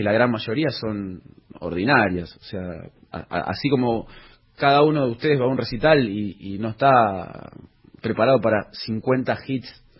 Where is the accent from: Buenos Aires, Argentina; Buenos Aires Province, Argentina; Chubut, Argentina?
Chubut, Argentina; Comodoro Rivadavia; born there; el vecino de Comodoro Rivadavia, que es el lugar donde yo nací